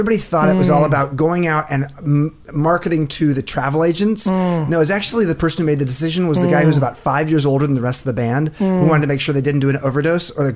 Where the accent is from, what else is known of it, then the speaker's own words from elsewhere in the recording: Long Beach, California, United States; I grew up in LA, grew up in Long Beach. Mm-hmm. I went to … high school. So I'm LBC, famous.